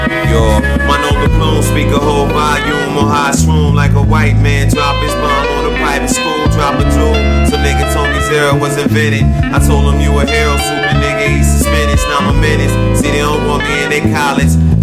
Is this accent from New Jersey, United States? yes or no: yes; Newark, New Jersey, United States; I'm from Jersey. I'm from North to be exact. Bellsburg section. West District as well. 07106.